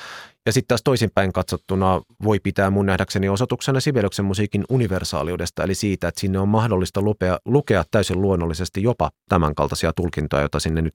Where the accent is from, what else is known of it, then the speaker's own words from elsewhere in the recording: Japan; Finnish is a second language; niin lähdetty pohtimaan, että eikö tämä olekin oikeastaan aika samankaltaista kuin mitä meillä Japanissa